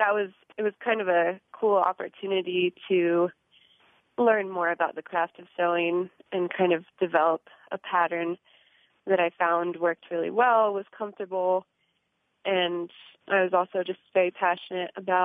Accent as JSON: {"language": "English", "town": "Carbondale", "region": "Colorado", "country": "United States", "tie": "born or raised there", "said": "I was born and raised in Carbondale."}